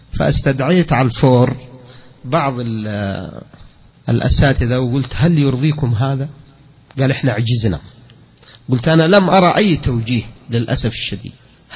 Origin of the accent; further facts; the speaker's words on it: Saudi Arabia; احنا سعوديين ونرى انه احنا متمكنين من الدين